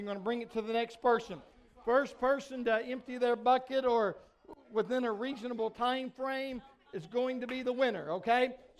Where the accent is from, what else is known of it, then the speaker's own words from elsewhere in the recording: Arkansas, United States; If I can be honest with you, I'm from Arkansas.